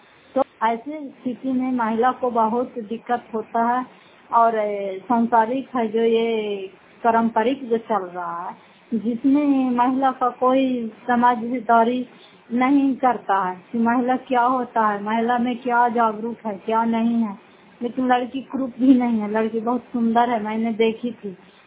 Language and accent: Hindi; Fatehpur, Bihar, India; घर फतेहपुर पंचायत मकरौटा जिला नालंदा ब्लॉक की निवासी हूँ।